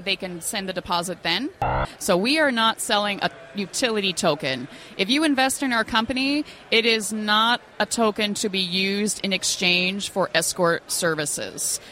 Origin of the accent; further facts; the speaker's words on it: Canada; Toronto. I'm based in Toronto. I'm actually Canadian